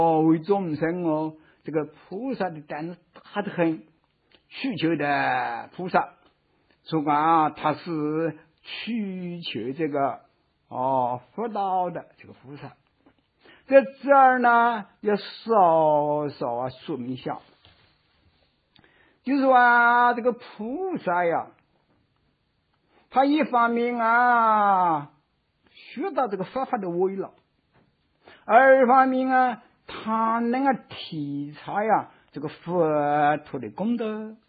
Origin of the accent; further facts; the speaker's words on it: China; 我们中国人就说阳春有皎温